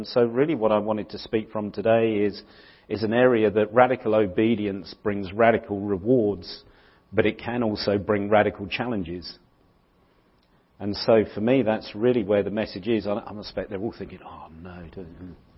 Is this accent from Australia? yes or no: no; England, United Kingdom; because I'm English and I don't like all the these and the thous. Even though I'm English, it's just, for me, I just struggle with it.